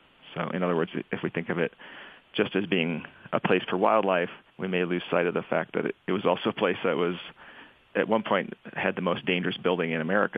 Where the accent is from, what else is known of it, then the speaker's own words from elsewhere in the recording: Boulder, Colorado, United States; I mean, I grew up in Boulder with the protests going on